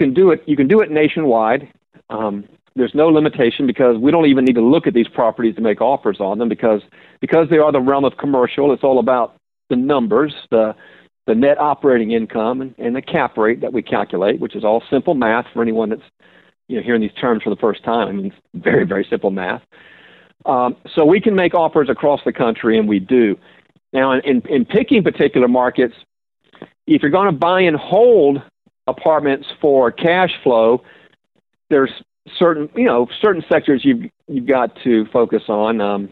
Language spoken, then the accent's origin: English; Houston, Texas, United States; even, you know, here in my hometown of Houston, great cash flowing properties.